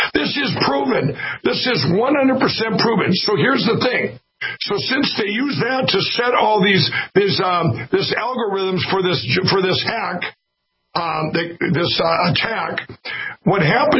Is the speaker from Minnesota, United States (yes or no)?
yes; Minnesota, United States; You could take my home state of Minnesota